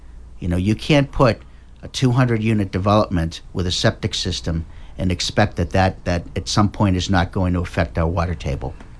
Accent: Norwell, Massachusetts, United States; because I am from Norwell, this is a very big issue in my town.

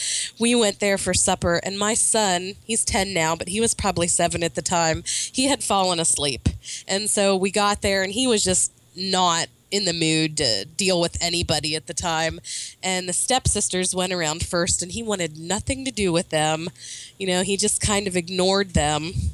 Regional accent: Pennsylvania, United States; And, you know, I'm from Pennsylvania and we don't eat greens here.

